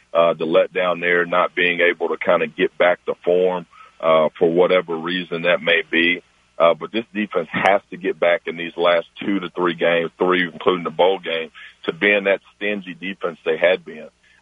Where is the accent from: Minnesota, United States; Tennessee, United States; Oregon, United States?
Tennessee, United States; Memphis; my senior day happened to be my last bowl game there in Memphis, my hometown.